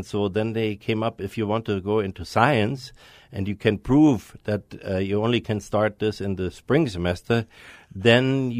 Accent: Munich, Bavaria, Germany; English is a second language; from my Schwarzenegger-like accent, not that I identify myself with him, is that I'm born in Germany. I'm born in Munich, and I grew up in Munich.

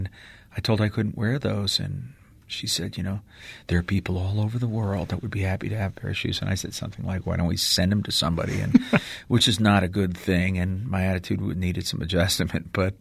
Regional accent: New York, United States; I was a pretty good scrapper growing up in New York

